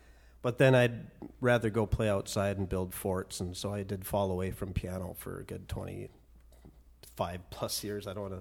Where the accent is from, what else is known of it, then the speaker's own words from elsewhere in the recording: St. Cloud, Minnesota, United States; St. Cloud, Minnesota.